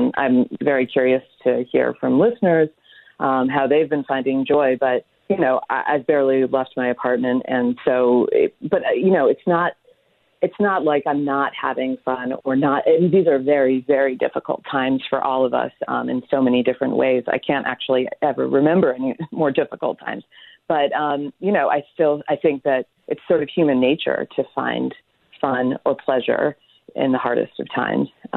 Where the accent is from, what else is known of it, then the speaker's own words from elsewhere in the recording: New York, United States; But as a New Yorker, I was always going out to eat or ordering delivery.